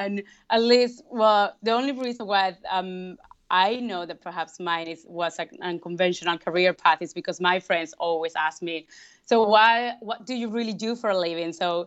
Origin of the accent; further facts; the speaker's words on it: Basque Country, Spain; English is a second language; I come from a pretty small place in the north of Spain. I come from the Basque Country.